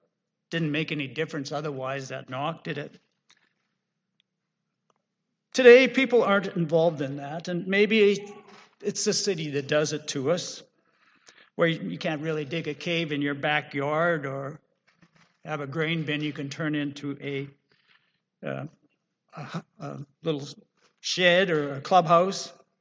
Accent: Regina, Saskatchewan, Canada; So if we get lost, we can just pull a coin out and say, oh, I'm from Regina. I know where I'm from.

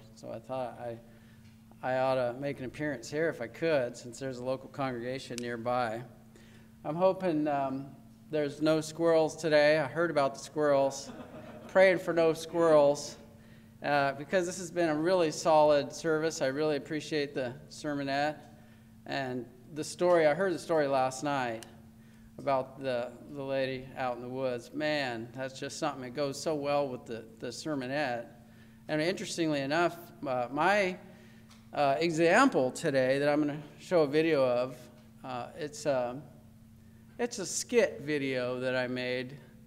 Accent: Oregon, United States; I am from Oregon.

